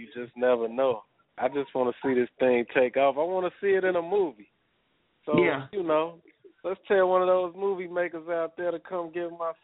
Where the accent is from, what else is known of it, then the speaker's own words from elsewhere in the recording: Chicago, Illinois, United States; that's what you asked me earlier about growing up in Chicago. That's where that growing up in Chicago comes in at, right there.